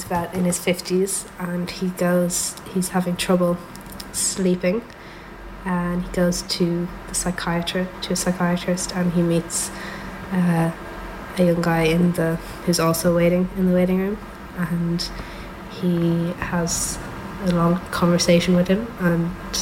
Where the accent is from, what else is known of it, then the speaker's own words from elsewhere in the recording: Dublin, Leinster, Ireland; I'm 16, and I'm from Glasnevin, and I go to School Katrina in Glasnevin.